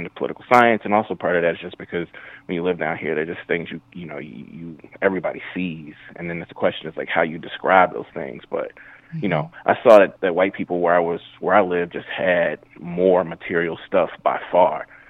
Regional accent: Jackson, Mississippi, United States; I loved growing up in Jackson, Mississippi. You know what I mean? Like I knew that I was from a region that a lot of the rest of the country looked down upon

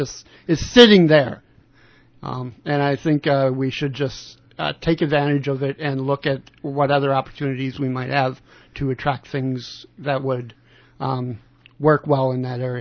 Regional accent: Northfield, United States; I was born and raised in Northfield. I've lived here all my life.

